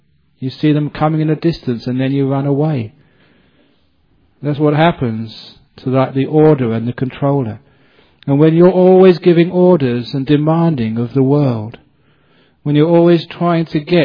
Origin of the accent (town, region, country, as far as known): England, United Kingdom; born or raised there